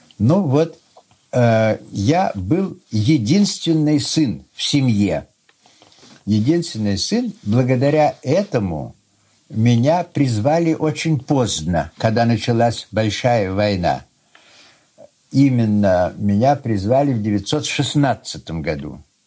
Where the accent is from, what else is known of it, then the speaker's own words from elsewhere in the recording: Kaluga Oblast, Russia; also born or lived in Oryol; Родился я в Орле в 1881 году. Отец мой был горный инженер. Да, детство прошло в Калужской губернии, где отец управлял заводами, ну, потом в других местах, в Нижегородской. Учился я в Калуге, в Калужской гимназии окончил